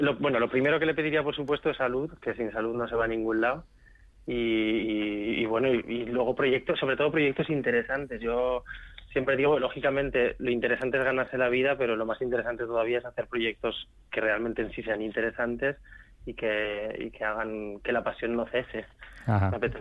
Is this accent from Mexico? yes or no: no; Graus, Aragon, Spain; born there; Sí, yo nací en Graus, pero mi familia, bueno, es de Benasque y viven ahí en la actualidad